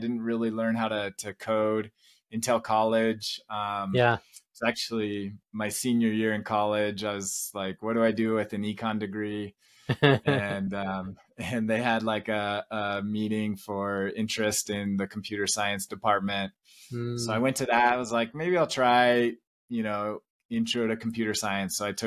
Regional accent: Vista, California, United States; now in Provo, United States; I currently live in Provo, Utah. Originally, okay. I grew up in Southern California.

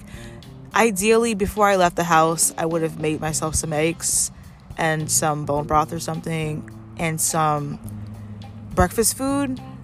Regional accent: United States; because surprise, surprise, I'm American.

